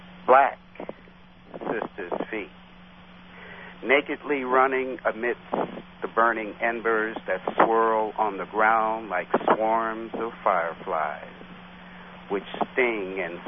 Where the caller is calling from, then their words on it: Richmond, California, United States; I'm calling from Richmond.